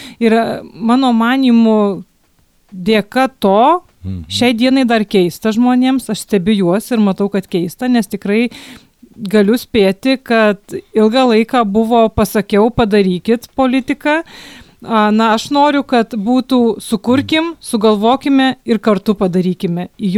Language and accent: Lithuanian; Alytus County, Lithuania; also born or lived in Kaunas / Vilnius; niekada nebuvau atitrūkusi nuo savo gimtojo krašto, Lazdijų rajone, nedideliame kaime gimiau, užaugau, tik tai studijų laikotarpiu studijavau Kaune, po to dirbau Vilniuje ir labai retas savaitgalis buvo tas, kurį nevykdavau į Dzūkiją